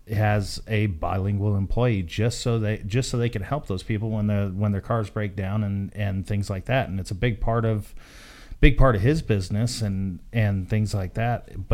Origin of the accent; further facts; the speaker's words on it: Michigan, United States; I was a transplant out of Michigan, and where I grew up in Michigan is all muck fields.